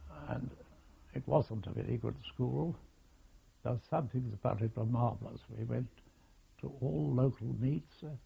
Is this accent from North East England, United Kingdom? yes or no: yes; Castletown, North East England, United Kingdom; born there; I was born on August the 18th, 1897, in Castletown Vicarage, near Sunderland, County Durham.